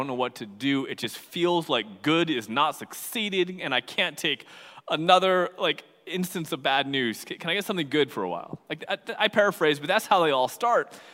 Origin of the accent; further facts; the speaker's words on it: Piscataway, New Jersey, United States; You know, I grew up in Piscataway, New Jersey, and one of the rites of passage when you are growing up on the East Coast is doing what my dad called fighting the waves.